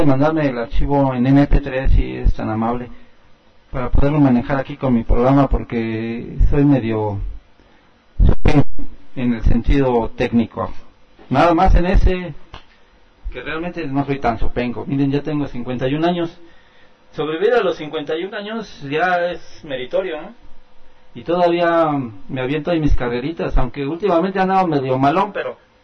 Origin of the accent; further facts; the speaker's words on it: Azcapotzalco, Mexico City, Mexico; born there; Yo nací también en la delegación Azcapotzalco. Y bueno, yo pensaba, ¿cómo es posible que siendo mexicano, pues no conozca nada de mi México ancestral?